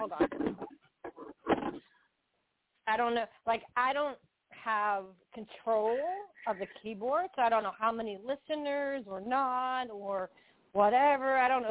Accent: Massachusetts, United States; I grew up in Massachusetts, right? And, like, I had a really big accent when I was younger.

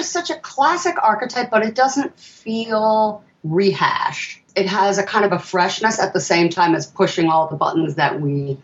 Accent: New York, United States; And, you know, also being a New Yorker, you know, I love that the one New Yorker in a town full of hicks, you know, I can kind of relate to that.

